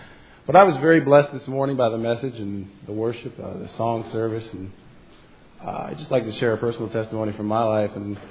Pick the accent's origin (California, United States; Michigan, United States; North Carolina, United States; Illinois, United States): North Carolina, United States; Cleveland; I'm from Cleveland, North Carolina, up for a visit.